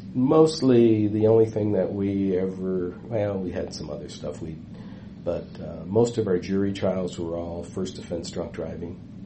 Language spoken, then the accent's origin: English; Racine, Wisconsin, United States; And, you know, I grew up in Racine, and so being in a white environment was never an issue.